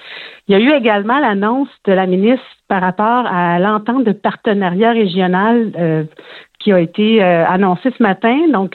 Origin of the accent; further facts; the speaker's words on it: Quebec, Canada; Bien sûr, on est des Lanaudois